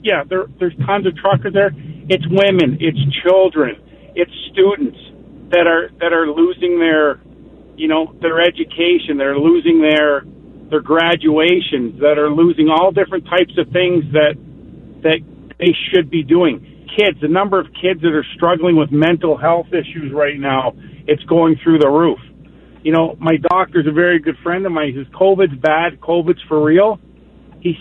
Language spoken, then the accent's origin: English; Canada; I've really never been so proud of being a Canadian as I am right now